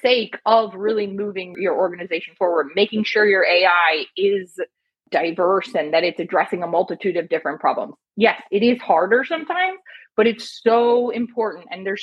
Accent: Minnesota, United States; But yeah, I grew up in Minnesota. So like cold winters with some warm popcorn and some board games.

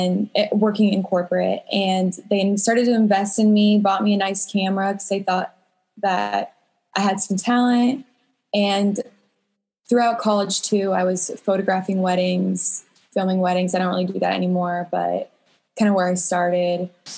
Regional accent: Omaha, Nebraska, United States; We grew up in Omaha, Nebraska. That's where we're from.

